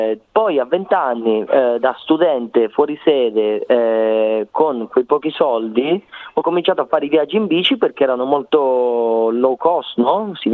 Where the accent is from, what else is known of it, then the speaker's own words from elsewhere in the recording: Calabria, Italy; porto il nome della Calabria perché io sono calabrese